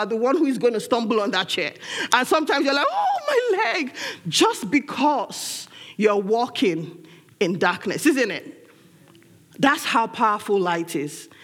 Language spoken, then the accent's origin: English; Nigeria; it was easy to remember growing up in Nigeria.